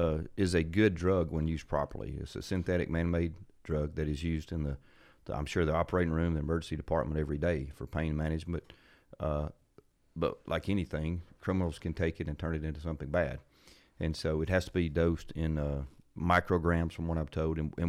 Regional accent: Weisberg, United States; I was born and raised in Carroll County, to be specific, Weisberg.

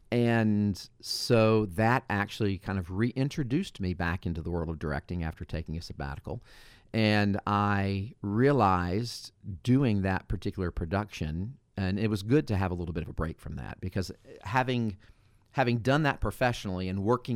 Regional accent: Carrollton, Georgia, United States; So I grew up here in Carrollton and got my start in theater here with the Carroll County Community Theater.

